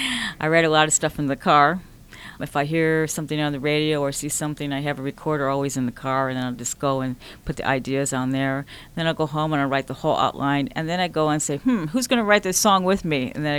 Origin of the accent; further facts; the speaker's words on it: Cleveland, Ohio, United States; born there; now in Los Angeles, United States; I was born in Cleveland, Ohio. Suburbs of Cleveland, Ohio.